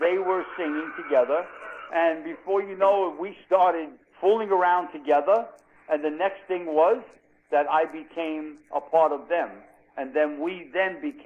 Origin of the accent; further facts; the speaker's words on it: Ozone Park, Queens, New York, United States; We're from originally Ozone Park, Queens, New York.